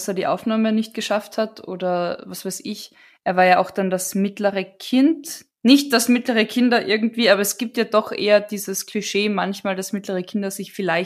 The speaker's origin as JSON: {"language": "German", "region": "Bavaria", "country": "Germany", "said": "Ist mir wurscht, ich komme aus Bayern"}